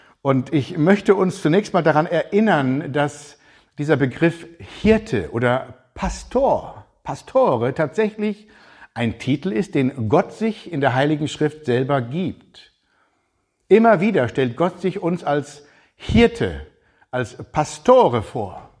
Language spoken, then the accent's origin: German; Germany; Und so komme ich als Deutscher dahin und sage, ich möchte mich mal so als der deutsche Pastor vorstellen. Der Pastor aus Deutschland